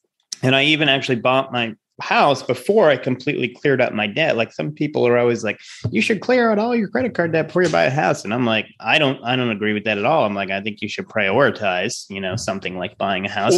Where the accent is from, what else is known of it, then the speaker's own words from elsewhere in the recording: Rhode Island, United States; Because I'm from Rhode Island, so big store in Rhode Island.